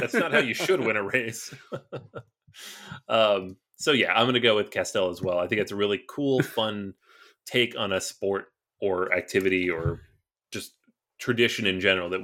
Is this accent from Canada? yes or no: no; Seattle, Washington, United States; I grew up in Seattle. I'm still a Mariners fan, which shows you how big of a baseball fan I am.